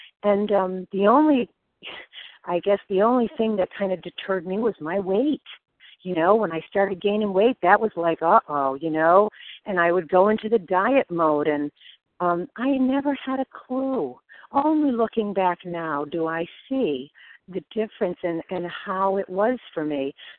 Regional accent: Connecticut, United States; now in Naples, United States; I'm from Connecticut. I'm in Naples, Florida.

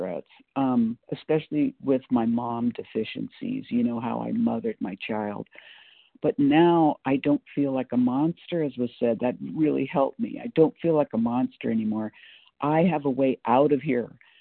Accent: California, United States; now in Boise, United States; I pray every day for the people in my home state of California.

